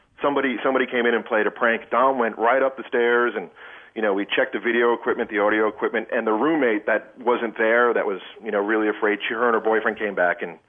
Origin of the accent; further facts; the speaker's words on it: Long Island, New York, United States; I'm from Long Island. I went out to that house when I was in high school and walked around and checked it out.